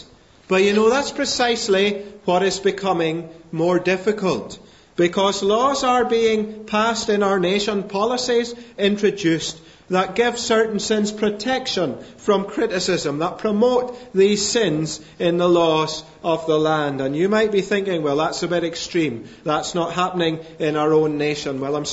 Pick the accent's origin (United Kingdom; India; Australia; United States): United Kingdom; Scotland; born there; now in Northern Ireland, United Kingdom; I'm a Scotsman by birth, but I love living in Northern Ireland